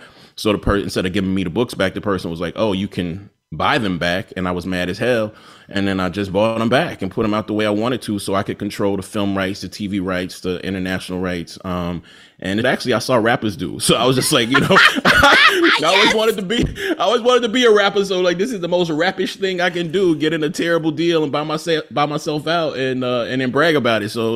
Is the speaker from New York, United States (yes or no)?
no; Jackson, Mississippi, United States; born there; Like, I was born in Jackson, and every Black boy, girl, genderqueer person I know born in Jackson has one foot in Jackson